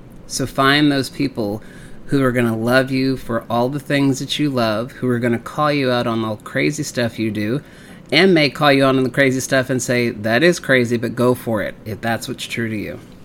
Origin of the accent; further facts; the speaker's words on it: Texas, United States; And I grew up in Texas and I like country music